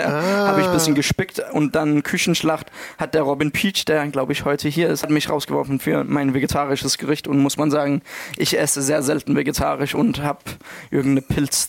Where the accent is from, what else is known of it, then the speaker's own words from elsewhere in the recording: Denmark; besonders als Däne.